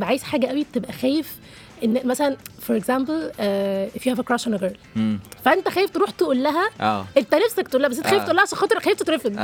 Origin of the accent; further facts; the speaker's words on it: Egypt; وعشان احنا الصناعة عندنا في مصر محترمة جدا